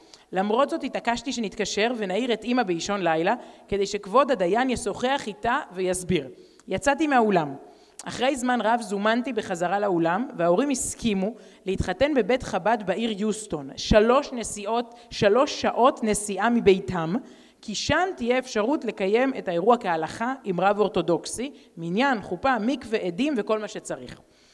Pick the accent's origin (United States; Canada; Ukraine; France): United States; Texas; moved away as an adult; now in Israel; בגיל 18 עליתי לבד ממעמקי הגלות, מעיירה קטנה בטקסס, שם גדלתי בתור מסורתי לייט, לייט, לייט, לכל היותר, בין רבבות של גויים.